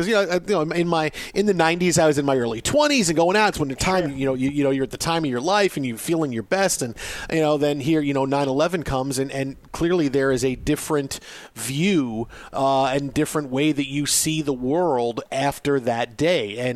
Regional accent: Staten Island, New York, United States; But I grew up on Staten Island

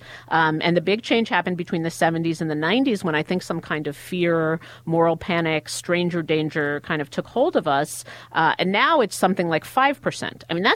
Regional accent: Queens, New York, United States; I grew up in Queens, so I grew up in a bunch of apartment buildings.

